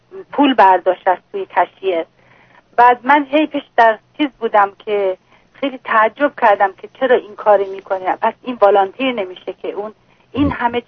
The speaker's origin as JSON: {"language": "Persian", "country": "Iran", "lives_now": "United States", "said": "نه نه، دو تا آمریکایی هستن. من ایرانی هستم."}